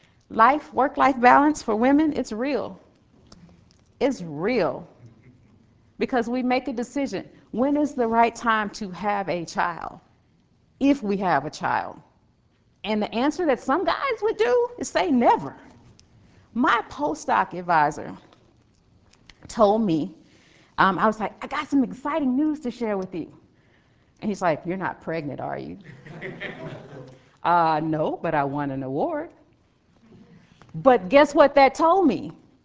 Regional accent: Dallas, Texas, United States; I grew up in Dallas. The closest I could get was the Dallas Public Aquarium. Did not go to the coast, didn't have that experience until I went to school.

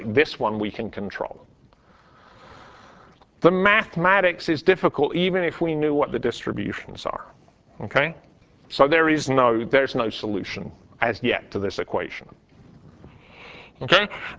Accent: United Kingdom; I grew up in Britain and the British don't like this

